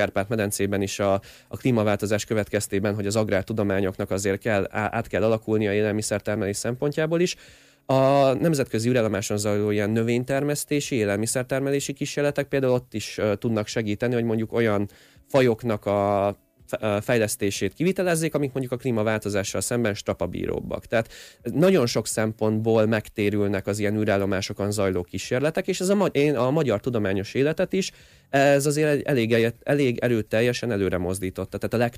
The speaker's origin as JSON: {"language": "Hungarian", "town": "Vác", "region": "Pest", "country": "Hungary", "said": "én Váci vagyok, Budapesttől nem messze lakom"}